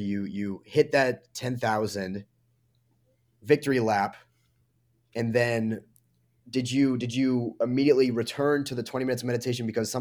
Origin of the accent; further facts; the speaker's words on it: Boston, Massachusetts, United States; In fact, I'm from Boston. There's one 40 minutes from my house